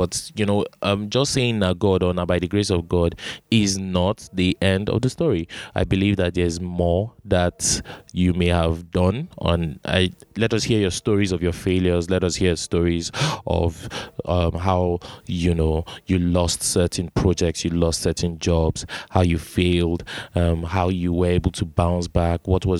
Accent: Jos, Plateau, Nigeria; also born or lived in Warri, Delta State; I was born in Warri, Delta State, Nigeria, but I grew up in Jos, Plateau State.

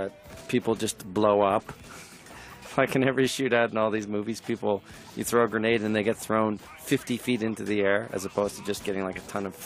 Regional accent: Canada; I'm from Canada. We have gun control.

